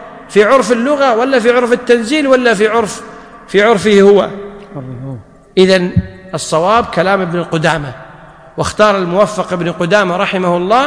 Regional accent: Kuwait; لكن في العرف اللحم عندنا في الكويت لا يطلق إلا على لحم الظأن أو لحم البقر أو لحم الجمل

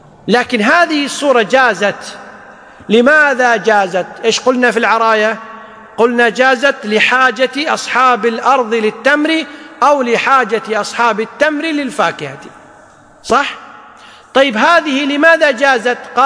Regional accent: Kuwait; مثل الحين عندنا بالكويت يسمون الدين سلف

